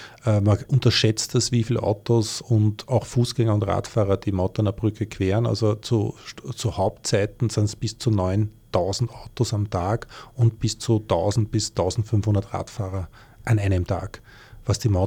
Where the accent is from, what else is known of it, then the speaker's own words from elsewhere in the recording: Lower Austria, Austria; also ich bin ja auch Niederösterreicher